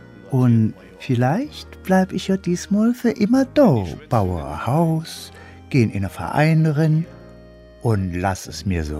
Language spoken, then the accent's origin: German; Saarland, Germany; Ja, so sind wir Saarländer.